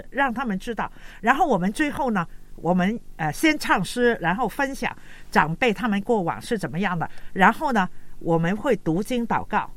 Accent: China

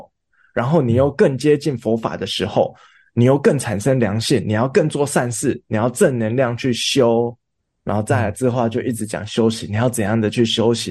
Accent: Taiwan; 第一，我们要确定我们所讲的这些是不是有适合我们台湾人的处境，

